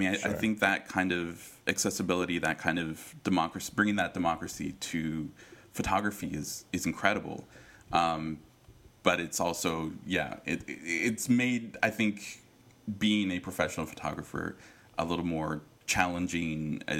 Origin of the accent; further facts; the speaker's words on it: California, United States; growing up in the Bay Area, where there's more of a sense of collective and community and artists supporting each other